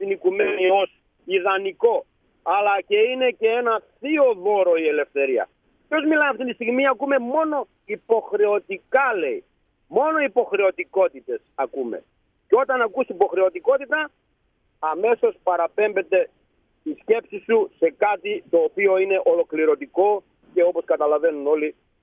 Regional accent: Macedonia, Greece; γιατί είμαστε Μακεδόνες περήφανοι.

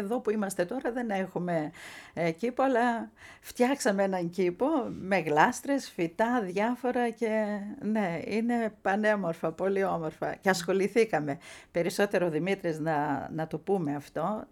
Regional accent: Katerini, Central Macedonia, Greece; moved away as an adult; also born or lived in Athens; now in Melbourne, Australia; Μεγάλωσα στην Κατερίνη.

